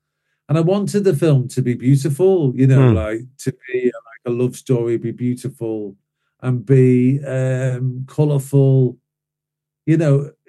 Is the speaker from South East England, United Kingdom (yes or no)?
no; Anfield, North West England, United Kingdom; the book itself is inspired by me growing up in Anfield.